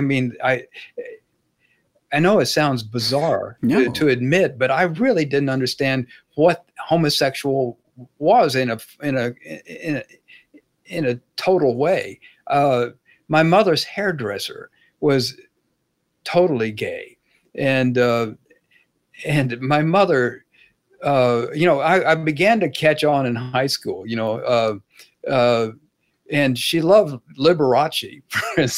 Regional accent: Dallas, Texas, United States; one of the things about growing up in Dallas at that time, and I'm sure it's true of many other places, there was no literature about the city.

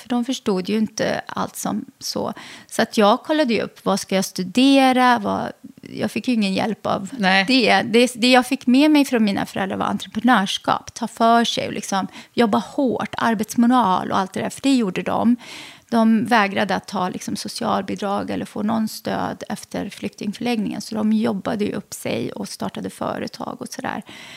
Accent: Lidköping, Västra Götaland County, Sweden; also born or lived in Västerås, Sweden; jag växte upp i Lidköping i Västra Götaland och sen så pluggade jag i Västerås på Mälardalens högskola, internationella marknadsföringsprogrammet.

